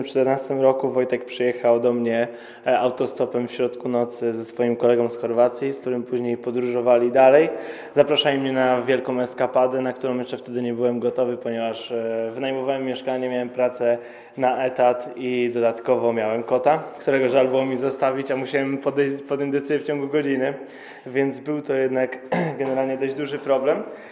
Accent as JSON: {"language": "Polish", "town": "Bydgoszcz", "region": "Kuyavian-Pomeranian Voivodeship", "country": "Poland", "said": "ja w ogóle jestem z Bydgoszczy, więc musiałem lada moment wrócić do Bydgoszczy"}